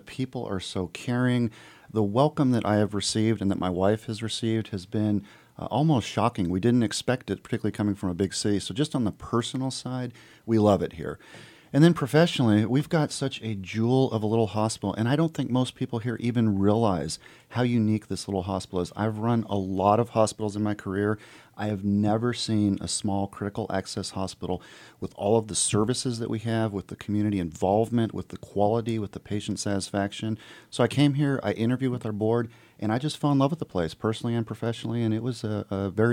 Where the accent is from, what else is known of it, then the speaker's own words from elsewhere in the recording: Phoenix, Arizona, United States; I'm from Phoenix, Arizona. Very similar to Sitka, of course.